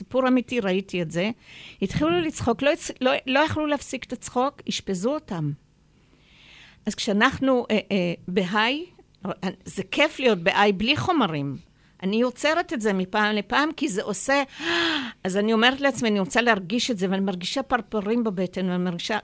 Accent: Tiberias, Northern District, Israel; born there; ואני גרתי בכל הארץ, אני צברית ו... נולדתי בטבריה.

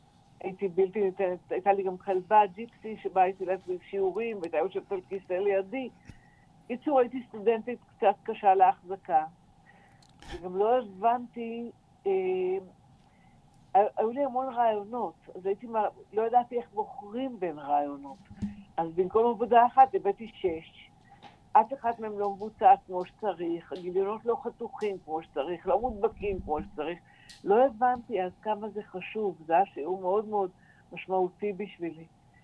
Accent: Na'an, Central District, Israel; אני בת קיבוץ נען. אני חזרתי לקיבוץ אחרי 45 שנים בעיר, לפני שנה וחצי.

